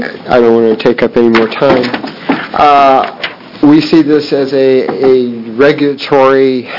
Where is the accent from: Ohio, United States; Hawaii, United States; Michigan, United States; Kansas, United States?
Ohio, United States; Dayton